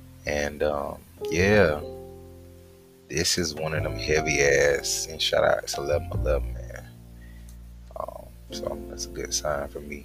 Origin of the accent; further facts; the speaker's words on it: United States; me as an American, I'm aware, because I'm an international citizen, most of my family is not in America